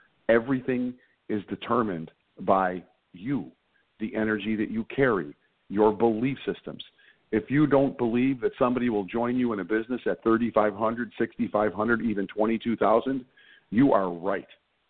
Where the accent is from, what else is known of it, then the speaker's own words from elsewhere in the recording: Chicago, Illinois, United States; I'm from Chicago. I'm from the Southwest side. I'm a Sox fan.